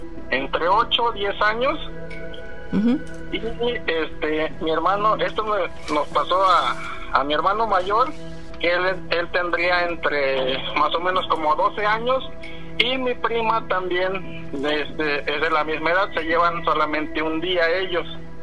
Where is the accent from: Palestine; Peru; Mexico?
Mexico; Veracruz; esto pasó allá de donde yo soy originario. Curiosamente yo estoy, soy de la zona de Veracruz, pegado allá, ya con los brujos de Catemaco.